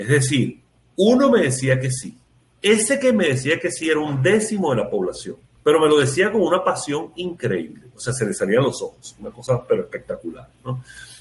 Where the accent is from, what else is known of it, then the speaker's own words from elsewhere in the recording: Venezuela; moved away as an adult; now in Panama; desde una empresa de transformación educativa que fundé aquí en Panamá en el año 2015, cuando me mudé desde Venezuela, ¿no?